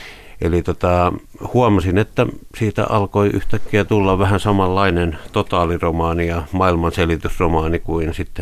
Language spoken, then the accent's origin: Finnish; Helsinki, Uusimaa, Finland; asun tuossa Pikkuhuopalahdessa